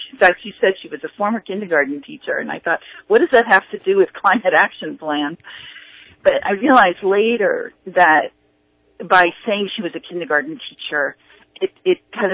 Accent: California, United States; Well, I'm from Southern California, so I'm.

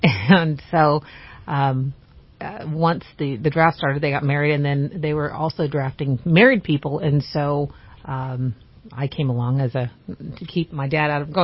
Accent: Norwalk, California, United States; I grew up in the Los Angeles area in Norwalk, and it was a primarily Hispanic area.

